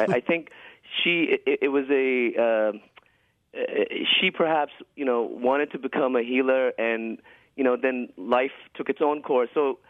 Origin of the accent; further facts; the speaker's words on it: Lahore, Punjab, Pakistan; now in New York, United States; I grew up in Pakistan, in Lahore, at a time when music, poetry, dance, culture was celebrated. And then when my folks moved to New York, I was away for about 6 years.